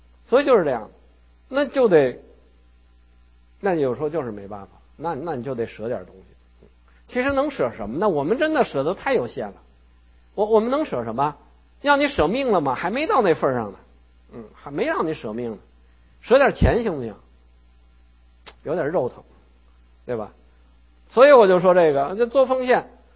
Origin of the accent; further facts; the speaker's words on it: China; 我们从中国来的人，我们以前不信神的人